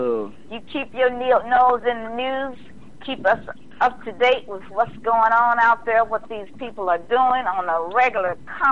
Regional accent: Memphis, Tennessee, United States; Oh, my hometown. Lord have mercy. What are they doing there?

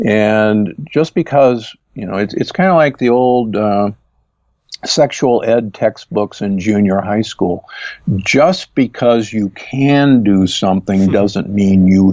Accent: Midwest, United States; And again, growing up in the Midwest, any young man learned what's called the green apple two-step

